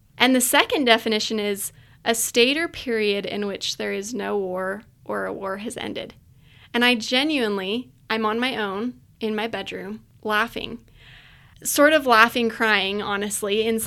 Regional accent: Idaho, United States; I grew up in Idaho, a small town in Idaho. Served my mission in Japan, graduated from Utah State University

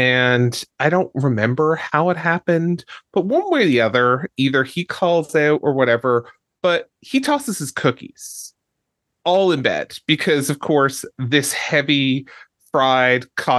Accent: Newfoundland and Labrador, Canada; So growing up in Newfoundland

